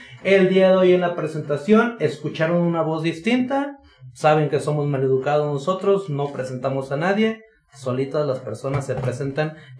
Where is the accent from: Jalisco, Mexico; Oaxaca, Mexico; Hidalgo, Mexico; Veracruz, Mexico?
Jalisco, Mexico; Cuautitlán; nosotros, obviamente, no somos de aquí de Autlán, pero queda Cuautitlán relativamente muy cerca de esta ciudad.